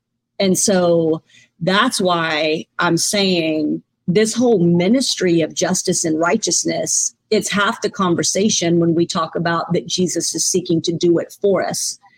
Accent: Mississippi, United States; because I'm from Mississippi and there's a federal penitentiary there.

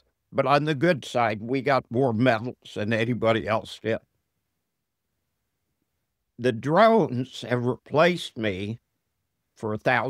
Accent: Texas, United States; I grew up in Texas, and we had a saying, and it was, an armed society is a polite society.

